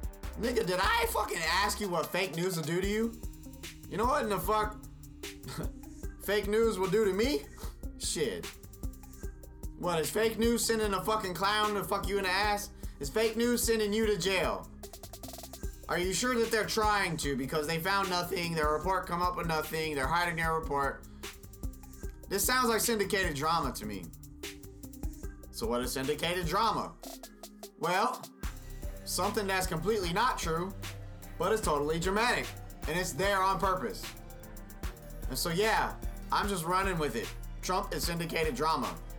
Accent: Texas, United States; I'm from Texas, and faggy and faggot mean a whole different thing.

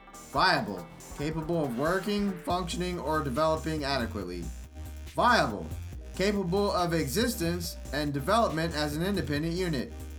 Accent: Texas, United States; Must be because I'm from Texas.

